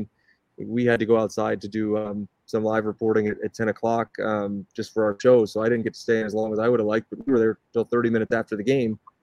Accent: Raleigh, North Carolina, United States; I grew up in Raleigh

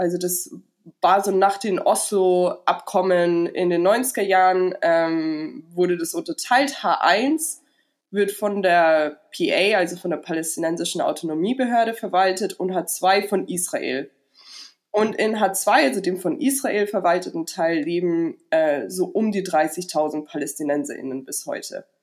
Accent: Germany; Und ich als Deutsche darf da durchgehen

